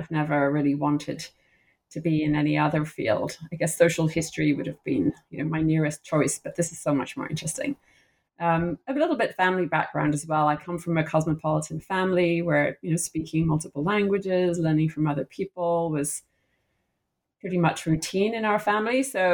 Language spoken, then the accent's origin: English; Singapore; growing up, I grew up partly in Southeast Asia, in Singapore, looking at the world around me.